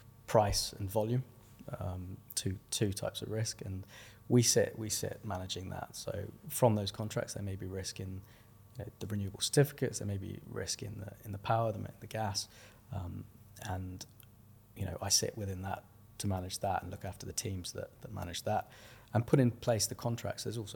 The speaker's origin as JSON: {"language": "English", "town": "Birmingham", "region": "West Midlands", "country": "United Kingdom", "lives_now": "London, United Kingdom", "said": "I'm originally from Birmingham, so it worked out really well coming down today."}